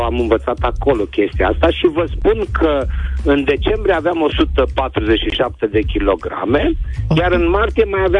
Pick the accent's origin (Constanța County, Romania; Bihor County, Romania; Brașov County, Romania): Brașov County, Romania; Brașov; also born or lived in Timișoara / England; De pământ sunt ardelean, brașovean. Am trăit în Timișoara după 88, când am terminat școala militară. Pentru 20 de ani, am plecat în Anglia pentru 10 ani și m-am întors în România și mi-am luat casă la Puchen de Dâmbovița.